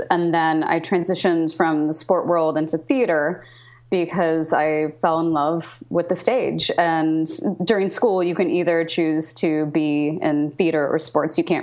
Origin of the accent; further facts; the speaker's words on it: Lawrence, Kansas, United States; I was born in Kansas City, but grew up in Lawrence.